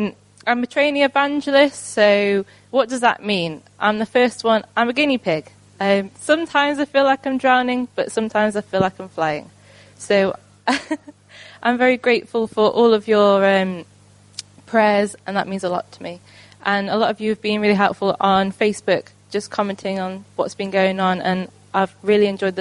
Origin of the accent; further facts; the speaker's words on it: West Midlands, United Kingdom; now in Peterborough, United Kingdom; I'm 23. I was brought up in Staffordshire and I now live in Peterborough.